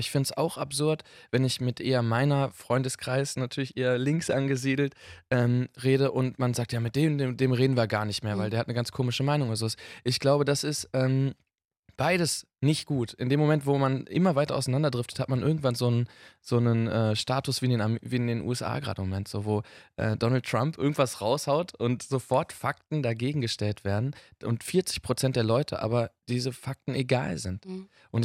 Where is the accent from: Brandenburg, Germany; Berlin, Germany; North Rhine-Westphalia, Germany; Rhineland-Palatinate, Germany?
North Rhine-Westphalia, Germany; dieses Glück auf ist eben ein großes Heiligtum aus meiner Heimat NRW und aus dem Bergbau